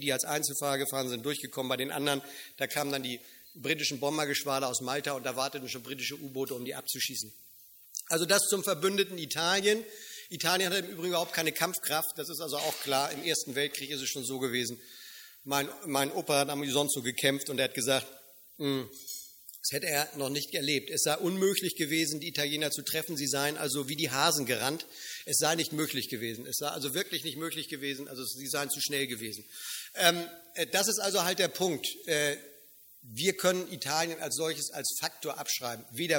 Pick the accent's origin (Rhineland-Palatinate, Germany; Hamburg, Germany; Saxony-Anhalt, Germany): Hamburg, Germany; ich komme ja aus Hamburg